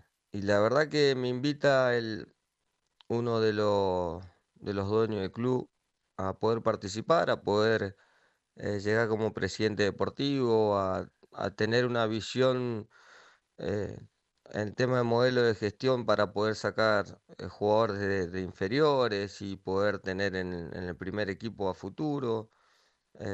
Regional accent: Argentina; en este caso de Argentina, pues yo soy argentino, no podía jugar en otra selección

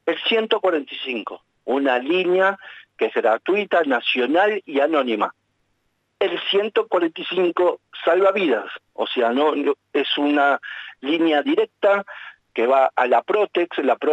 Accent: Neuquén, Argentina; los que somos de Neuquén tenemos el recuerdo

